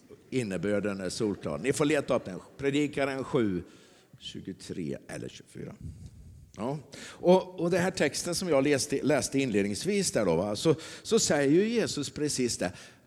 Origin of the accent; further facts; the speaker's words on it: Sweden; Jag är ju bara en svensk pastor.